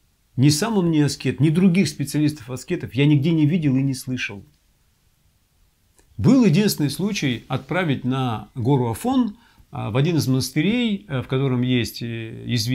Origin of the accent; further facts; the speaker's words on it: Yekaterinburg, Sverdlovsk Oblast, Russia; поскольку они знали, что я из Екатеринбурга